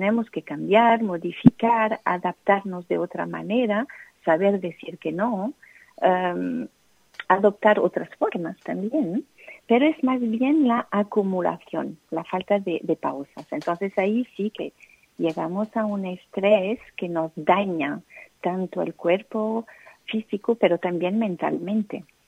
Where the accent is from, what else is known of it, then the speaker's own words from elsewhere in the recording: France; Spanish is a second language; Y como soy francesa